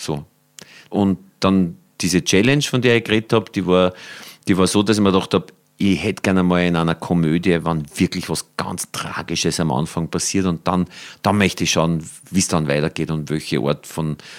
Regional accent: Lower Austria, Austria; Und Neumarkt an der Ips ist quasi gar nicht so weit von mir, wo ich herkomme.

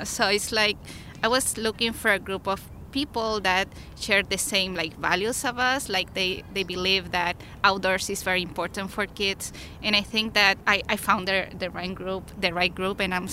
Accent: Chile; moved away as an adult; I came from Chile like 8 years ago, where my husband and I, we have always been like into outdoors, so we backpack a lot. We did some mountaineering there in Chile

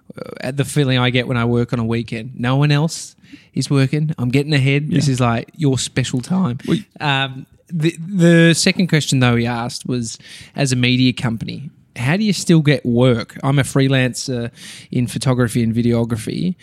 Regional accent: Melbourne, Victoria, Australia; I'm from Melbourne. We didn't have them growing up.

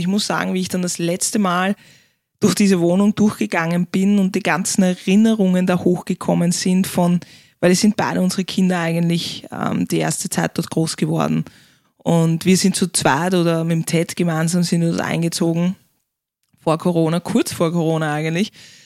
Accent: Vienna, Austria; Also wir sind beide Wiener Kinder. Du hast nur eine Zeit lang in Salzburg gewohnt oder in Steiermark, ja. Aber ich bin halt wirklich in Wien auch geboren und für mich war es eigentlich nie denkenswert, dass ich sage, ich ziehe aufs Land.

